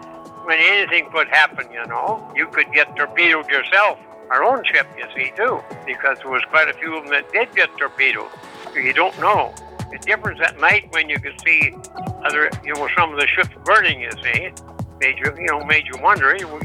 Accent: Climax, Saskatchewan, Canada; born there; I was born in Saskatchewan and a small town in Saskatchewan, Climax, Saskatchewan, November 30th, 1925.

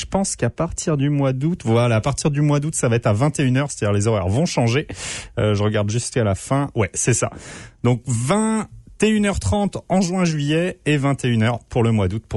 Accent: France; now in Canada; comme on dit chez nous en France, je sais pas comment on dit ici

